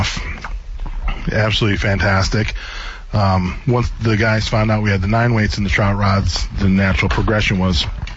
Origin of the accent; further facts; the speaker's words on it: Pennsylvania, United States; also born or lived in Michigan; You know, and I grew up in Pennsylvania and in Michigan.